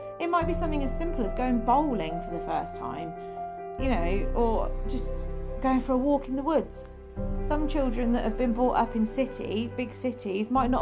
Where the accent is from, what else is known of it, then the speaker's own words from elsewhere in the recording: England, United Kingdom; I'm from England, just in case we've got any people listening from other countries.